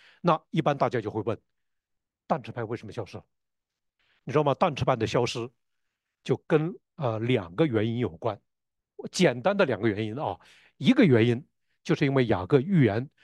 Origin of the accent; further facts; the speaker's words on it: Northeast China, China; 我在东北长大，东北很多厉害的茬都是这么说话的